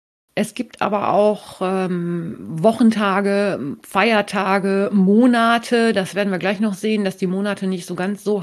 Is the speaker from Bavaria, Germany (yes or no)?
no; North Rhine-Westphalia, Germany; Also ich bin aus dem Westfälischen